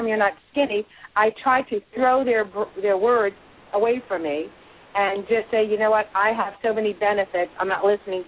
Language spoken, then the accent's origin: English; Florida, United States; I'm from South Florida.